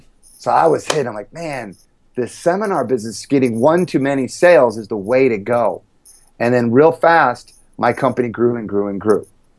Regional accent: Ann Arbor, Michigan, United States; I grew up in Ann Arbor, Michigan, and I struggled in life very young.

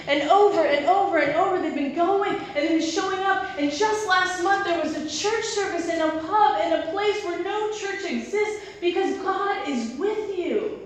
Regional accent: East Coast, United States; So I grew up on the East Coast of the U.S., and this was before I was working full-time.

